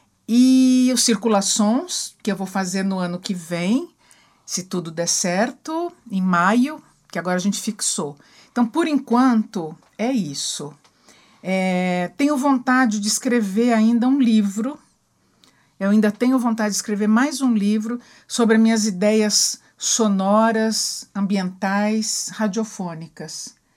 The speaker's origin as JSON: {"language": "Portuguese", "country": "Lebanon", "said": "Sou libanesa, mas não cobro."}